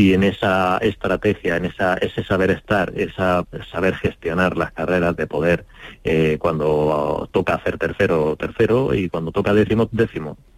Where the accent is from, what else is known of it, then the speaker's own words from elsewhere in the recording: Jerez de la Frontera, Andalusia, Spain; Yo creo que Jerez, para mí, es la carrera, no solo porque es mi tierra